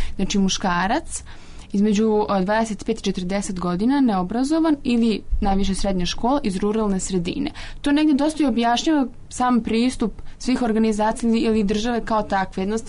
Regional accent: Kraljevo, Šumadija and Western Serbia, Serbia; ja uvijek uzimam moj rodni grad, znači Kraljevo

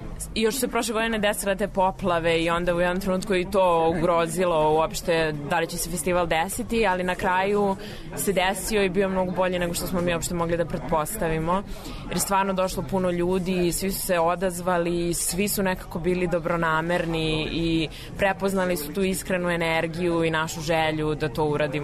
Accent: Belgrade, City of Belgrade, Serbia; Ja sam iz Beograda

